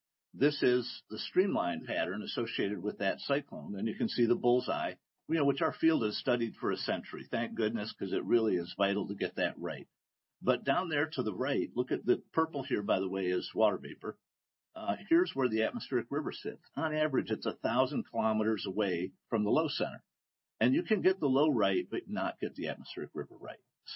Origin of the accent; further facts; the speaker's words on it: Michigan, United States; also born or lived in Florida / Colorado / California; I'm from Michigan. I've lived in Florida. I've lived in Colorado and California.